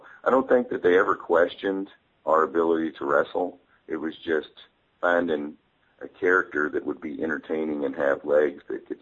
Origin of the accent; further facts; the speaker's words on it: New Albany, Indiana, United States; I mean, you'd expect two French guys to be pro-French, but not a guy from New Albany, Indiana.